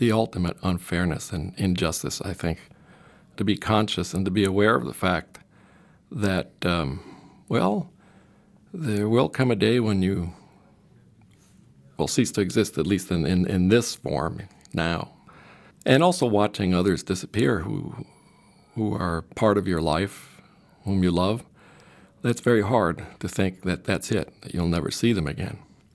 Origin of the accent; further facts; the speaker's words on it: Havana, La Habana, Cuba; I grew up with a lot of violence, even before Fidel Castro took over, the few years before his ouster of Batista. Havana was a very violent place.